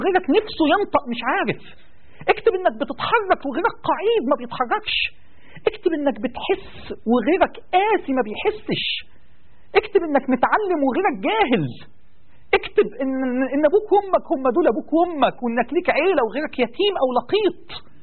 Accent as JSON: {"language": "Arabic", "country": "Egypt", "said": "عندنا في مصر يعني ايه العين عليها حارس؟"}